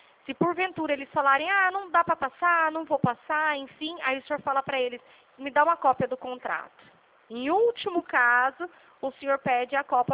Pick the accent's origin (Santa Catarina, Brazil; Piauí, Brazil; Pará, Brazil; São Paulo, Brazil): São Paulo, Brazil; Sou de São Paulo.